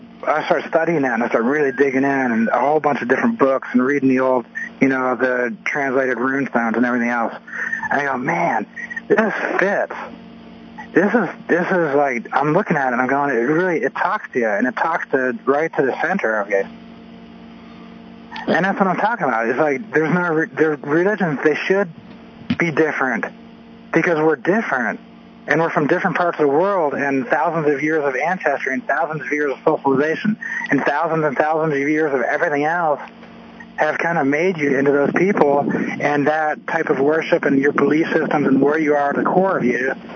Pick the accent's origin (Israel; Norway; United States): Norway; well, I'm from Sweden. I'm from Norway. I'm Norwegian. I'm Viking.